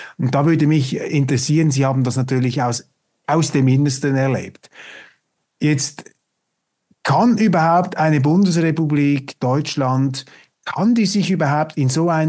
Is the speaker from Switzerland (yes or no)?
yes; Switzerland; Und ich sage Ihnen das jetzt als Schweizer